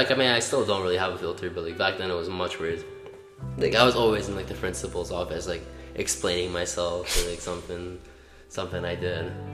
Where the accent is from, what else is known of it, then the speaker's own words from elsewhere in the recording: Markham, Ontario, Canada; I grew up in Markham. Both my parents are Polish.